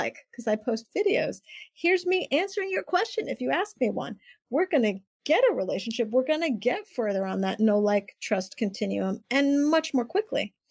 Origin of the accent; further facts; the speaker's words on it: Puerto Rico; I'm from Puerto Rico.